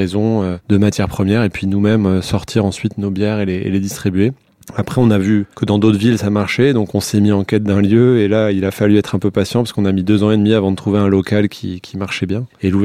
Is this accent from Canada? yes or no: no; Bordeaux, Nouvelle-Aquitaine, France; nous, on est de Bordeaux, donc c'était pas vraiment une patrie de bière à l'époque.